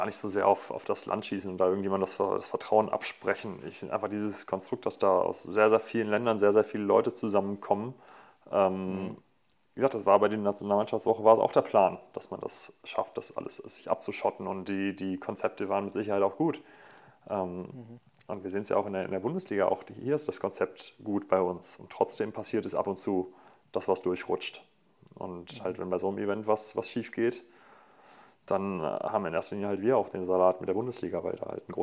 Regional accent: Essen, North Rhine-Westphalia, Germany; born there

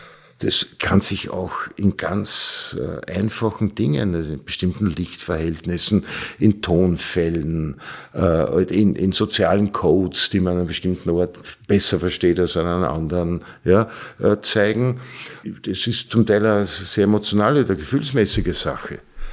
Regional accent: Vienna, Austria; Ich bin Wiener und habe ein Haus in Niederösterreich.

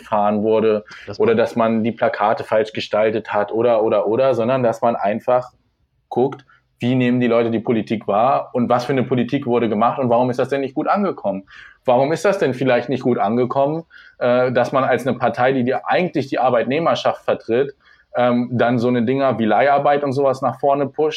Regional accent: Lower Saxony, Germany; Also ich komme aus einem kleinen Dorf in der Nähe von Hildesheim, also so 15 Kilometer südlich. Ich bin jetzt für die Ausbildung hergezogen, weil ich es halt nicht einsehe, jeden Tag eine halbe Stunde zur Arbeit hin und zurück zu fahren. Deswegen bin ich jetzt nach Hildesheim gezogen.

